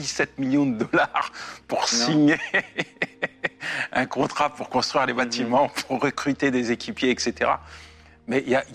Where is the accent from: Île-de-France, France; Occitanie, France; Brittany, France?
Île-de-France, France; Paris; Moi, je viens de Paris, il y a du monde, il y a de la foule